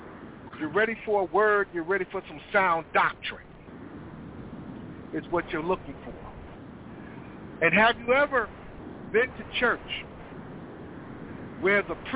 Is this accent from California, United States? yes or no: no; New Jersey, United States; Yes, I am from New Jersey. I had to make an emergency visit down here to Virginia.